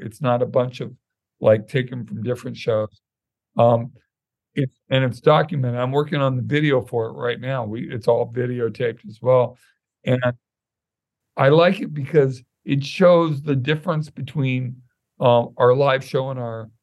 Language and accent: English; Santa Monica, California, United States; which I grew up in Santa Monica, so it's a big deal.